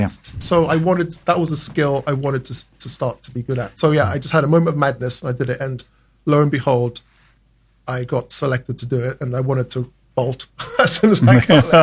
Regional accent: London, United Kingdom; now in Folkestone, United Kingdom; because I'm a Londoner, essentially. And I moved to Folkestone about 2 years ago

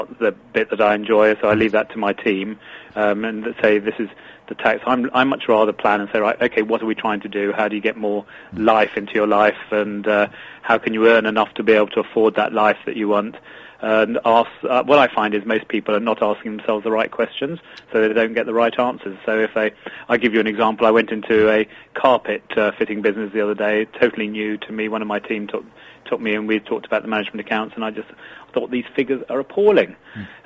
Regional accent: Eastbourne, South East England, United Kingdom; I come from the Sunshine Coast, so sunny Eastbourne, just along the coast, so where the sun is always shining, has the highest average sunshine in the country

